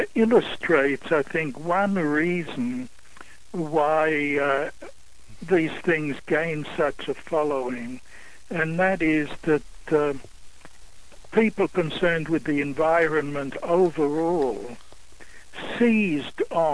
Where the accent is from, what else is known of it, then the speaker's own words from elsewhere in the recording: Australia; accent: Australian; also born or lived in Vienna, Austria; Yeah, I was born in Vienna, and we got out in 1939. Shortly after the Germans took over. And I lived in Australia until 1965.